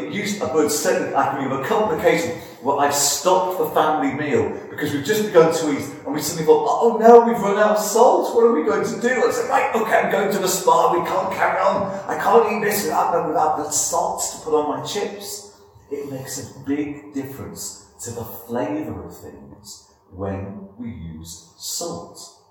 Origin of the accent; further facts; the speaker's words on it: Liverpool, North West England, United Kingdom; accent: Liverpool; I've said before that I grew up in Liverpool. You can still hear that Liverpoolian twang in my voice ever so slightly.